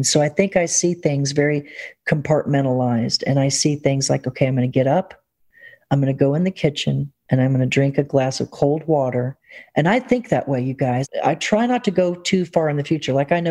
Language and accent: English; the South, United States; And being a Southerner, we just have an ability.